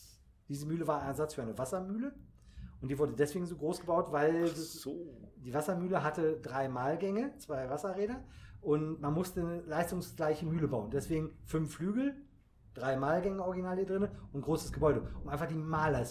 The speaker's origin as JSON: {"language": "German", "town": "Uelzen", "region": "Lower Saxony", "country": "Germany", "said": "Ich komme aus der Region Uelzen"}